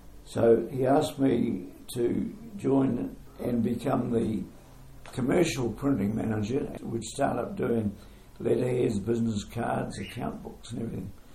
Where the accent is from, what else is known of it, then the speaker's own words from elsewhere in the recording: Napier, Hawke's Bay, New Zealand; born there; Well, I was born in Napier in 1931, and I was the fifth child of six to my parents